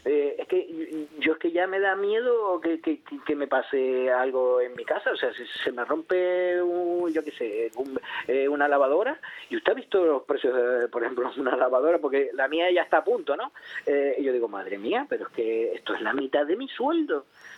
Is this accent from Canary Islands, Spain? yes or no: yes; Canary Islands, Spain; Yo me circunscribo a mi tierra, a Canarias.